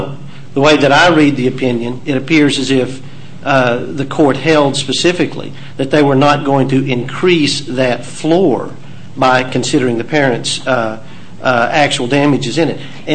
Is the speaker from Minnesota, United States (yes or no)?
no; Amarillo, Texas, United States; I'm from Amarillo.